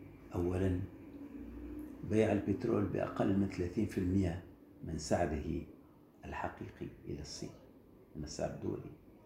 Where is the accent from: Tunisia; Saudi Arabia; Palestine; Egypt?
Tunisia; يعني أنا ككل تونسي ألاحظ هذه الدعوات